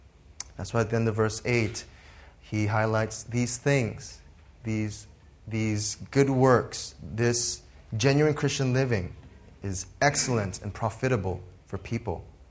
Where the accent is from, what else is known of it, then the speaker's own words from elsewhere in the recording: New York, United States; now in Indonesia; I'm comfortable and satisfied with my hometown of New York.